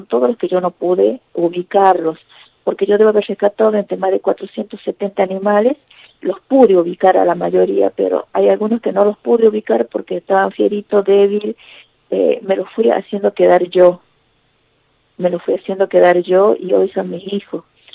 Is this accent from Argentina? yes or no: yes; Catamarca, Argentina; Y somos dos de Catamarca